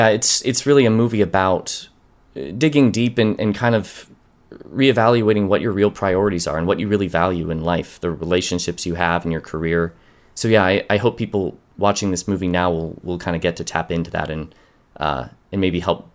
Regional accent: Pittsburgh, Pennsylvania, United States; I mean, it is my home. I mean, I grew up here in the South Hills in Brentwood. I've lived here my whole life.

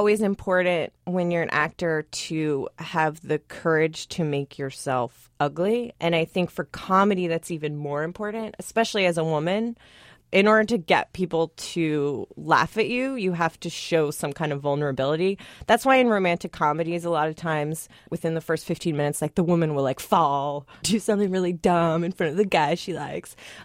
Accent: United States; and I'm an American, and I really want to be in a British show.

